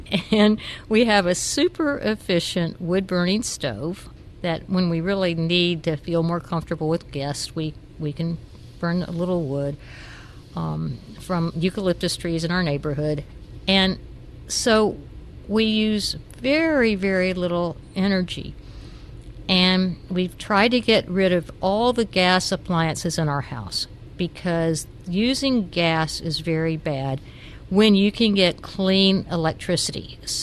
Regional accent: the South, United States; Now, I got to tell you, I grew up in the South. I love lamb.

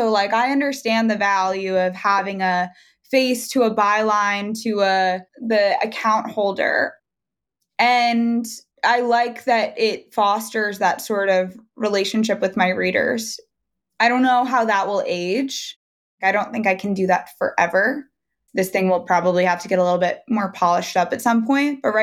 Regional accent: Long Island, New York, United States; As I mentioned, I'm from Long Island.

